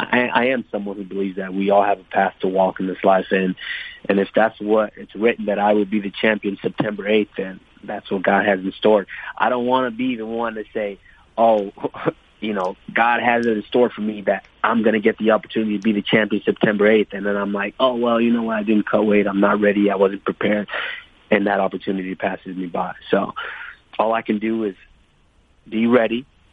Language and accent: English; Dallas, Texas, United States; I'm from Dallas, Texas. That's my hometown.